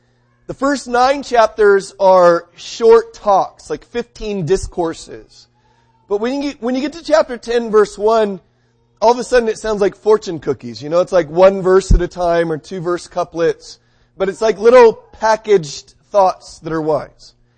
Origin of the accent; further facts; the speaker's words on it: United States; Of course, you know, I'm an American, so I can do what I want.